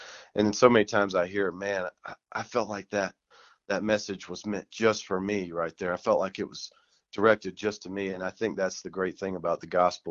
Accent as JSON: {"language": "English", "region": "Southeast", "country": "United States", "tie": "born or raised there", "said": "I'm from the Southeast, and growing up, I went to church a lot."}